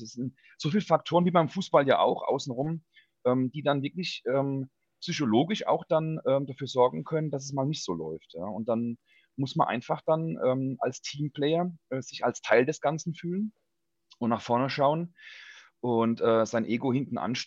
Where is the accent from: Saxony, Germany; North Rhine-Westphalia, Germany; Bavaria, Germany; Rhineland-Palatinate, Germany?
Rhineland-Palatinate, Germany; Ludwigshafen; Also ich bin geboren, aufgewachsen in Ludwigshafen und habe da auch ein paar Jahre beim LSC gespielt.